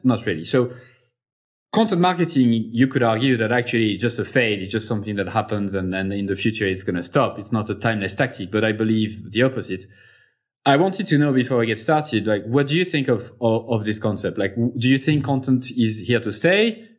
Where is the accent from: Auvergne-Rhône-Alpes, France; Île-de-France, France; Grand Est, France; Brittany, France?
Auvergne-Rhône-Alpes, France; Clermont-Ferrand; English is a second language; it's in my hometown, Clermont-Ferrand in France.